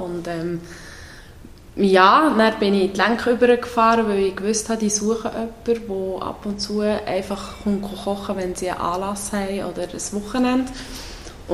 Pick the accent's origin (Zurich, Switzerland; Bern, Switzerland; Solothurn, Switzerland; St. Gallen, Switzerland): Solothurn, Switzerland; ich bin in der Nähe von Solothurn aufgewachsen und schon als Kind auf diesen einen Hof. Genau, der Kreuzplatzhof in Bonnigen.